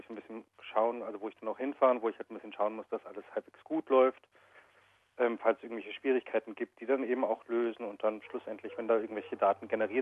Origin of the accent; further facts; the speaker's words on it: Munich, Bavaria, Germany; also born or lived in Vienna; now in Darwin, Australia; Also ich komme ursprünglich eigentlich aus München, bin da allerdings 99 weggezogen und habe dann viele glückliche Jahre in Wien gelebt. Und war dann etliche Jahre erst in Asien und in Afrika unterwegs, bevor ich halt hier nach Darwin gekommen bin.